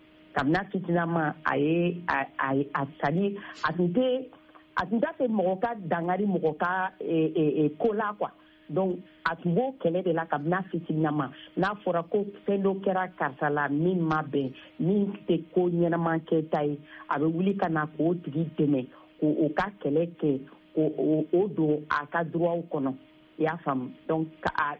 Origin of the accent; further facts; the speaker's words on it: Mali; born there